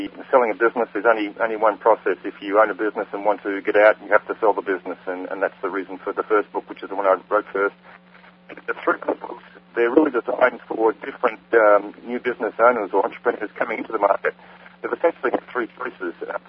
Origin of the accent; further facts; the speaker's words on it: Australia; moved away as an adult; now in California, United States; Originally, I'm from Australia and came to California about 20 years ago. And I worked for New Zealand government in Los Angeles as a diplomat. Had a couple of years in L.A., went back to Australia and ran a business for 6 years